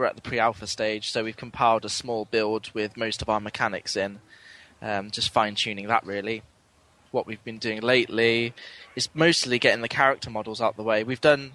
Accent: Cheltenham, South West England, United Kingdom; from Cheltenham.

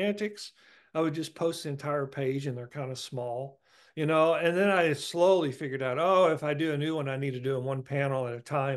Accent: Midwest, United States; and maybe it's because I'm from the Midwest, but he was molded by the value

